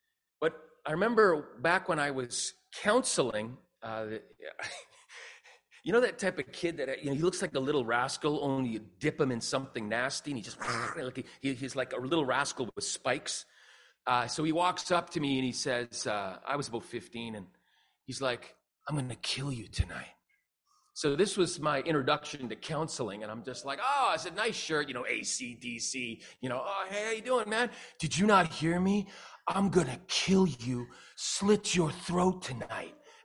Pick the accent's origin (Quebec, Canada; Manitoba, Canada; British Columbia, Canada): British Columbia, Canada; Richmond; also born or lived in Surrey; I'm from Surrey, grew up in Richmond, went to West Richmond Gospel Hall for years